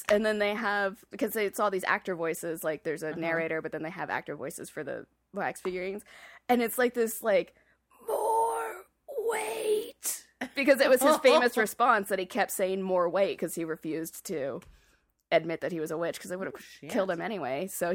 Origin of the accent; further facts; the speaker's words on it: Oregon, United States; Because we, you know, I grew up in Oregon on the other side of the coast.